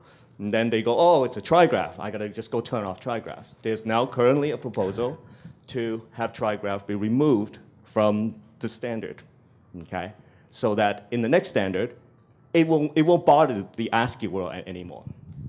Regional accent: Canada; being a Canadian, they are an important constituent of mine.

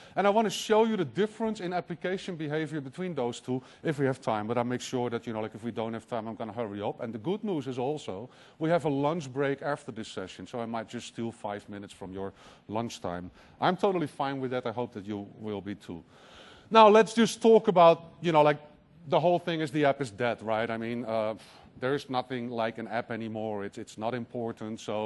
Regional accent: Netherlands; accent: Dutch; English is a second language; My funny accent is from the Netherlands, actually.

